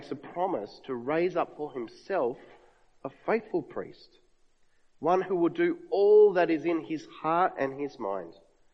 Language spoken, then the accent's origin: English; Canberra, Australian Capital Territory, Australia; now in Adelaide, Australia; I grew up in Canberra. My family still lives there. And so from time to time over the years that I've been living in Adelaide